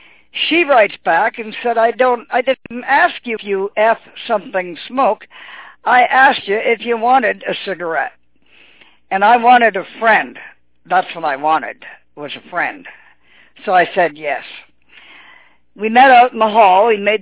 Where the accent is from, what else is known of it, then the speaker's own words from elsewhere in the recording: Windsor, Ontario, Canada; I am a nicotine addict, and I'm from Windsor, Ontario, Canada.